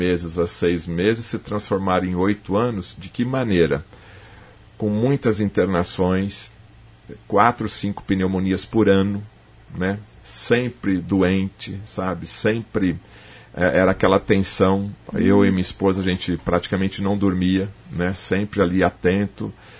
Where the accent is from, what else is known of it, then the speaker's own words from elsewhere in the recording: Maringá, Paraná, Brazil; a gente é de Maringá.